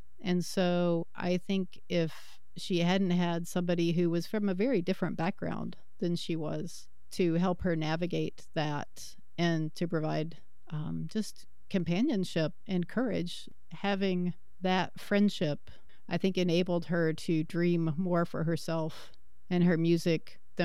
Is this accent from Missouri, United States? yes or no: no; West Virginia, United States; because I grew up in West Virginia and I'd heard